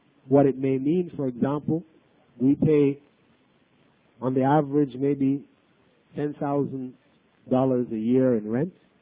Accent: Belize; in the sense that I am from Belize and I'm trying to get everybody to come back with me to Belize, because I'm not.

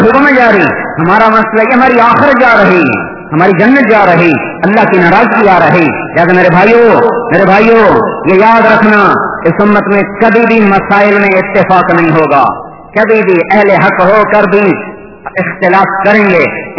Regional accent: Tulamba, Punjab, Pakistan; چلو میرا اپنا شہر لے لو, تلمبے میں بنائی جائے گی

